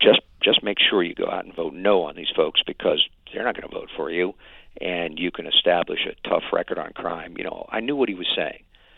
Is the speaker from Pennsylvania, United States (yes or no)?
yes; Pennsylvania, United States; my responsibilities, as I saw them as an American, as a Pennsylvanian, and as a student of history, required that as well.